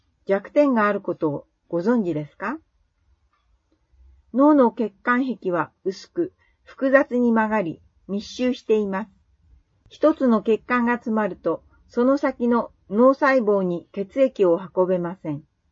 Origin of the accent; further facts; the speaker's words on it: Kawagoe, Saitama, Japan; moved away as an adult; now in Kuriyama, Japan; 出身は埼玉県川越市です。北海道の自然の豊かさに憧れて大学から北海道に来ました。栗山町に住んで2ヶ月が経過しましたが